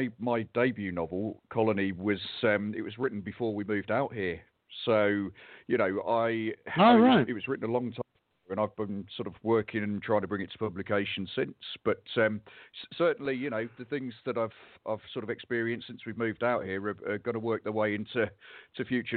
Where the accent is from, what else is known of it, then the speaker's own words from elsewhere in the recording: Solihull, West Midlands, United Kingdom; now in Wales; No, I'm from the Midlands. So I grew up in Solihull. Yeah, just to the south of Birmingham.